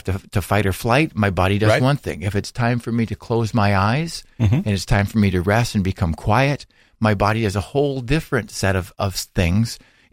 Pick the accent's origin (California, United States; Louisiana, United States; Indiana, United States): Indiana, United States; I'm from Indiana, other people right here from the Hernando County area.